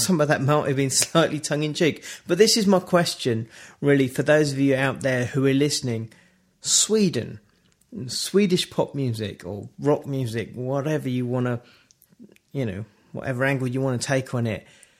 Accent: England, United Kingdom; For me, being English, I think it's great that we have a dying folk tradition.

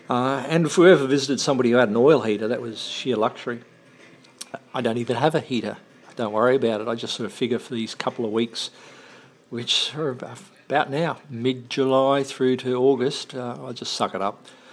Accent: Toowoomba, Queensland, Australia; I remember when I was growing up in Toowoomba, which does get bloody cold

